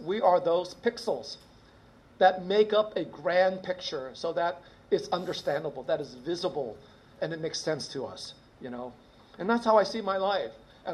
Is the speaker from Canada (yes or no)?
no; Hong Kong; I was born in 1960 in Hong Kong. You know, as I look back, you know, I was brought up in a Baptist mission school, and I wasn't a Christian then.